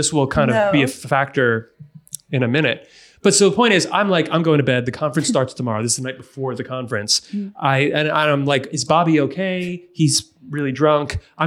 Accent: New Jersey, United States; I'm from New Jersey. I'm an Aquarius.

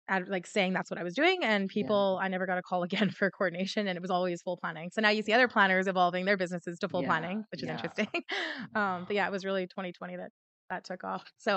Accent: Saskatchewan, Canada; I'm from Saskatchewan, a really small farm community in Saskatchewan, and yeah. As soon as I graduated, I went right to Toronto.

